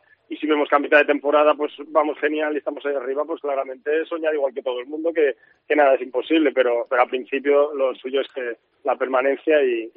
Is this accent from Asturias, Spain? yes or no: no; Madrid, Community of Madrid, Spain; yo soy de Madrid